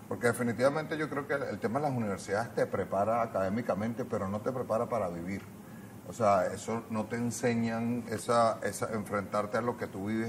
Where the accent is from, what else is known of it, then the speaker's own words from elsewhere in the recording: Caracas, Capital District, Venezuela; born there; yo nací en Caracas en el año 76, de padre de familia libanesa. Mi abuelo emigró a principios del siglo XX a Puerto Cabello.